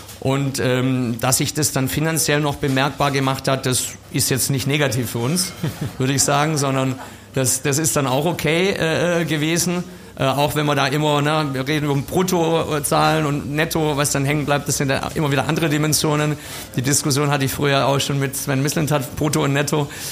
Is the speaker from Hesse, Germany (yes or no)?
no; Baden-Württemberg, Germany; als Schwabe hätte ich natürlich auch immer gerne höhere Eigenkapitalquote